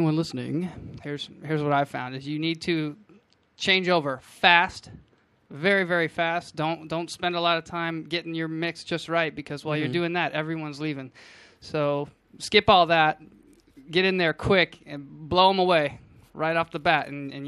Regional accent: Seattle, Washington, United States; now in Los Angeles, United States; I'm from Seattle.

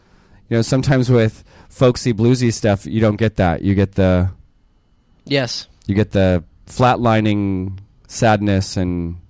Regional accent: Anaheim, California, United States; I'm from Anaheim.

